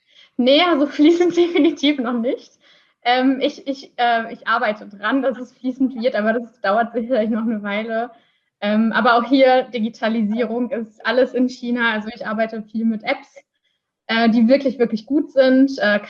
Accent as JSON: {"language": "German", "town": "Iserlohn", "region": "North Rhine-Westphalia", "country": "Germany", "said": "jetzt komme ich aus der Region, die nah an der Fernuni Hagen liegt, quasi die Nachbarstadt Iserlohn."}